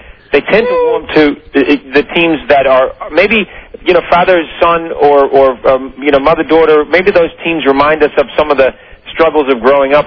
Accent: New Zealand; I was originally from New Zealand, and it's a huge show down there.

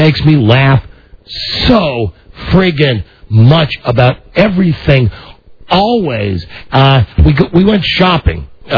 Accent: United States; I'm voting because I'm an American

